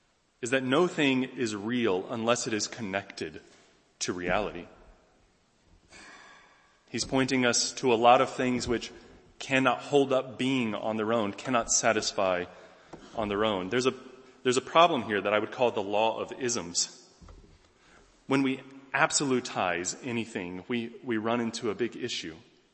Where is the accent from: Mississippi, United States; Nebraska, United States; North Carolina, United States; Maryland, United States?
North Carolina, United States; Where I grew up in North Carolina, in the southeastern United States